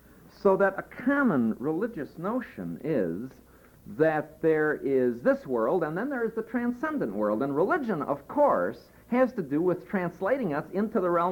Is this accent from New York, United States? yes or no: no; Peoria, Illinois, United States; born there; I happen to be a Christian because I was born in Peoria